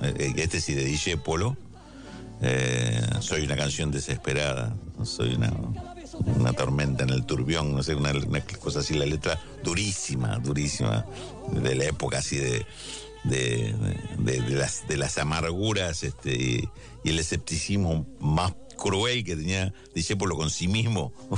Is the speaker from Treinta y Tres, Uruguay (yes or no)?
no; Tacuarembó, Uruguay; born there; Una corrección. Nací en Tacuarembó.